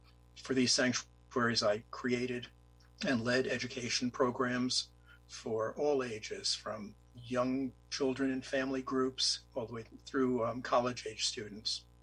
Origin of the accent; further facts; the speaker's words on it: Queens, New York, United States; I was a young lad growing up in Queens, New York, and my earliest recollection is going to the former World's Fair site in Flushing, Queens, which was near to my home with my dad